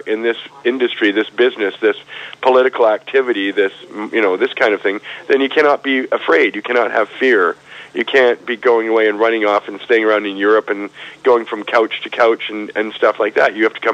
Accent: Canada; It's not related to the fact that I'm Canadian and did all my activities in Canada.

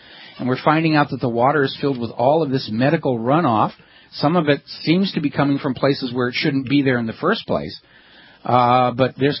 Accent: New Hampshire, United States; also born or lived in Boston; Now, I'm from New England originally. I was born in Boston, spent my childhood on a farm in New Hampshire, and so this is all local stuff for me.

